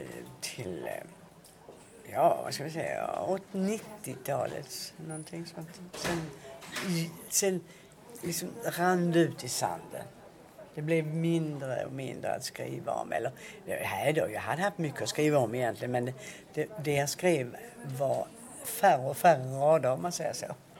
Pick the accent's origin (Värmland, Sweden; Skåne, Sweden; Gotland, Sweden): Skåne, Sweden; accent: Scanian; Men det är blandat att jag talar väldigt mycket skånska hemma.